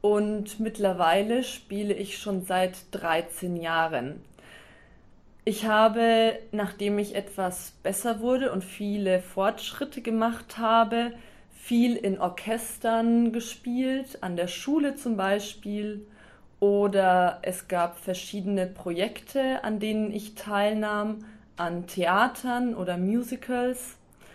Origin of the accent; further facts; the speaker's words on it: Munich, Bavaria, Germany; ich komme aus München in Bayern.